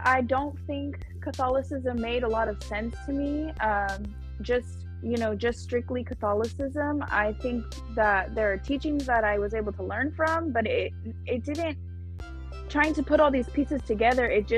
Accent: San Diego, California, United States; Yeah, I've lived here a majority of my life. I've left for like a year or a few months at a time, but I always end up back here.

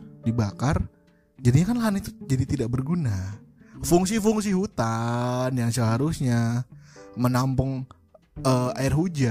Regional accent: Jakarta, Indonesia; karena saya orang Jakarta juga.

